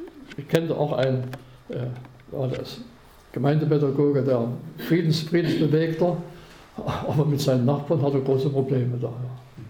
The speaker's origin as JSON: {"language": "German", "town": "Chemnitz", "region": "Saxony", "country": "Germany", "tie": "born or raised there", "moved": "as an adult", "lives_now": "Altmark, Germany", "said": "Ja, meine Heimat war eigentlich Chemnitz, Sachsen. Ich habe 20 Jahre gelebt, ich bin 50 Jahre in der Altmark, über 50 Jahre."}